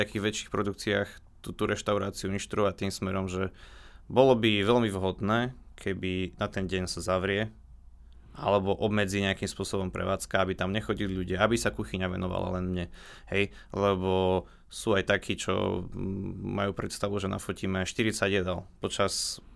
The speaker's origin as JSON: {"language": "Slovak", "town": "Banská Bystrica", "region": "Banská Bystrica Region", "country": "Slovakia", "said": "keďže aj u nás v Banskej Bystrici v podstate okrem jednej reštaurácii to je neexistujúci segment"}